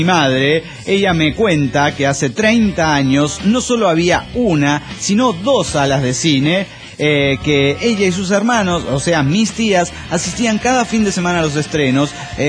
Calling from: Las Palmas, Zacatecas, Mexico; de Las Palmas, Zacatecas, México.

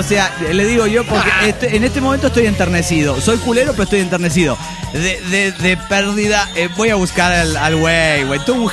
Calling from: Tegucigalpa, Francisco Morazán, Honduras; de Tegucigalpa, Honduras.

